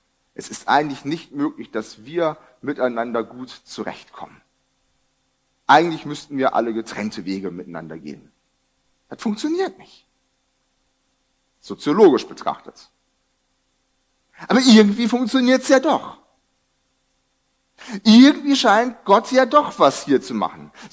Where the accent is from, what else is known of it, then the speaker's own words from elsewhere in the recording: Brazil; In Brasilien, wo ich herkomme, hat man im Gottesdienst immer die Bibel dabei.